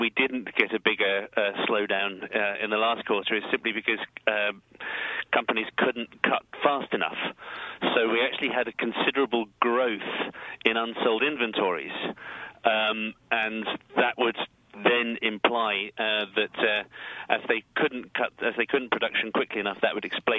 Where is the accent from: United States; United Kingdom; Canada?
United Kingdom; my home country, Britain